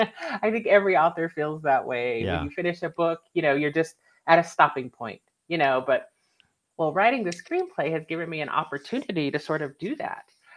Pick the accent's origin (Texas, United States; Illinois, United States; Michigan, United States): Texas, United States; I am Black and Indigenous. I'm also an adoptee. And I grew up in Texas.